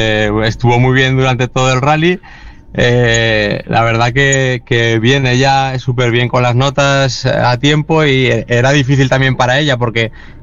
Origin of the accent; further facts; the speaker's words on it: Teruel, Aragon, Spain; soy un piloto de Teruel